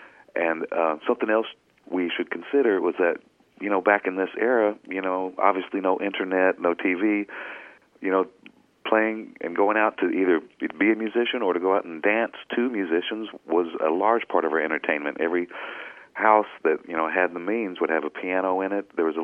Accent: Arkansas, United States; The family would drive through Brinkley. I'm from the Delta also.

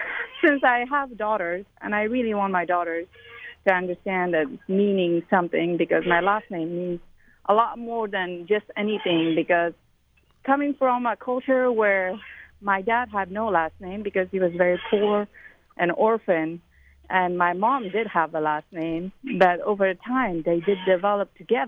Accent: Afghanistan; now in Santa Cruz, United States; I'm originally born and raised in Afghanistan. I came to Santa Cruz to go to Cal Poly

